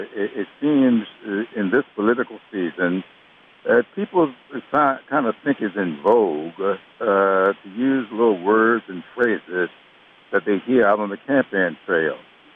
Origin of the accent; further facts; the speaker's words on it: the South, United States; I happen to have been born and raised in the South, and I'm used to these kinds of little dog whistles